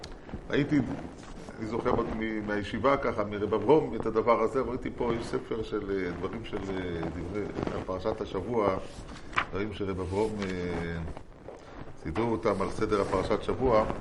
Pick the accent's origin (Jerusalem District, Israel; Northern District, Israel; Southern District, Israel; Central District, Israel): Jerusalem District, Israel; Jerusalem; אני ירושלמי.